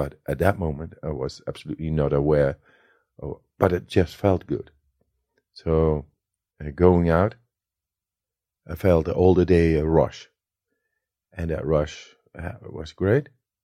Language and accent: English; Netherlands; I come from the Netherlands. It's Dutch.